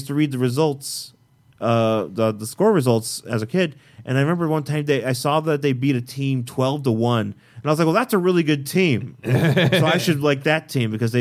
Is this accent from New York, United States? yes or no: yes; Buffalo, New York, United States; because I grew up in Buffalo